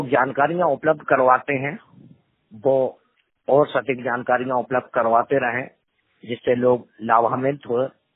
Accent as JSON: {"language": "Hindi", "region": "Madhya Pradesh", "country": "India", "said": "पूर्ण रूप से दृष्टिवादी दिव्यांग, लंगारी टारसी, जिला नर्मदापुरम, मध्य प्रदेश का निवासी हूँ।"}